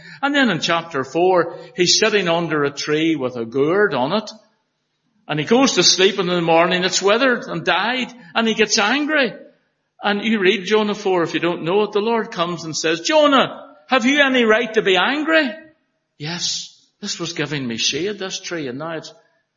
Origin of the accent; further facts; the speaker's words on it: Belfast, Northern Ireland, United Kingdom; we grew up in Belfast, you'd see a child sometimes and they get the sulks and the moans